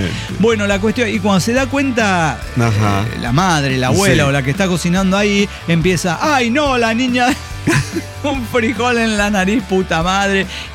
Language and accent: Spanish; Mexico; como buena mana mexicana